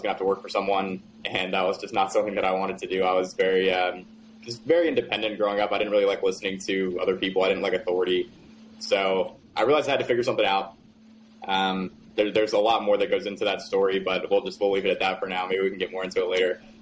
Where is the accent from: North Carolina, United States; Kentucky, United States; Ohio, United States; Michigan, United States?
North Carolina, United States; I'm 24 years old now. I'm from North Carolina. That's where I currently live.